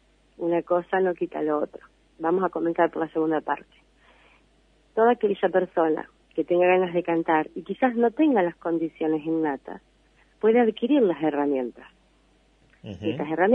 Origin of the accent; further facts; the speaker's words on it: Carlos Tejedor, Buenos Aires Province, Argentina; yo no soy oriunda de Anchorena, soy uh-huh. oriunda de provincia de Buenos Aires, de Cabo Tejedor.